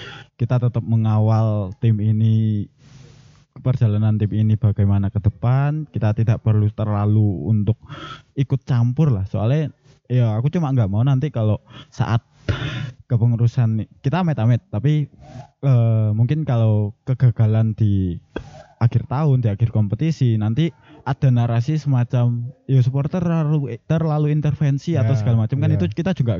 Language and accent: Indonesian; Semarang, Central Java, Indonesia; Saya dari Semarang.